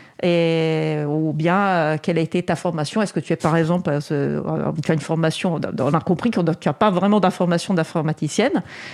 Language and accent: French; France; accent: French; Pardon, c'est mon accent français.